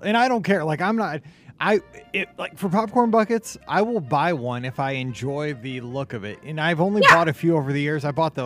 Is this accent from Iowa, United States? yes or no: no; Missouri, United States; I'm from Missouri.